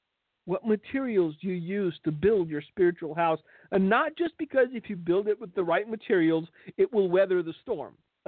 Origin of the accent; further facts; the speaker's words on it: Romania; In my home country, there's a very old Gothic church, and it's widely known as the Black Church. This church is located in the city of Brasov